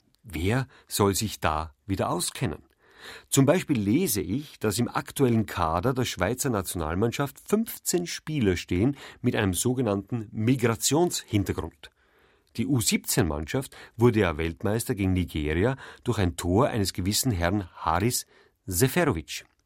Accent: Vienna, Austria; Die meisten glauben ja noch, die Gesetze werden bei uns in Wien gemacht.

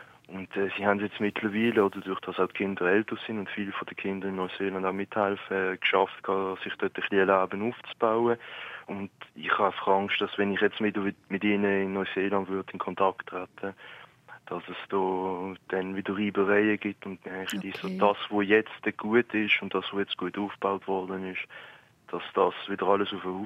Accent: Allschwil, Basel-Landschaft, Switzerland; ich bin ursprünglich aus dem Basel-Land, aus der Basel-Land-Region, also noch bei Basel-Stadt, aus Halschwil. Ich bin jetzt aber mittlerweile, glaube ich, im Kanton Zürich.

